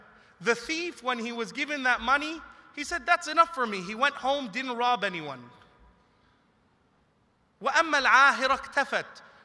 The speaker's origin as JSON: {"language": "English", "country": "Canada", "lives_now": "Australia", "said": "this great country that you live in, which as a Canadian I miss, even though Australia is great"}